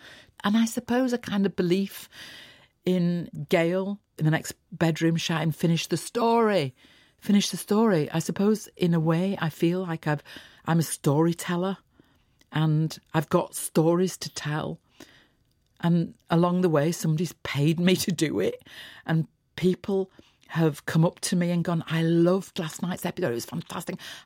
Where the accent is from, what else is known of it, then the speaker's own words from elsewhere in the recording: Yorkshire and the Humber, United Kingdom; And I'm a Yorkshire woman, so her words and her landscape is the same as my landscape.